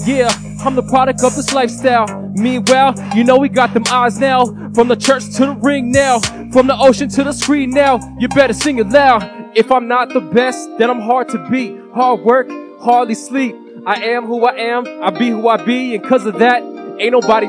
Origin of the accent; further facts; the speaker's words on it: Nanakuli, Hawaii, United States; I'm from Nana Kuli. What does marsupial mean?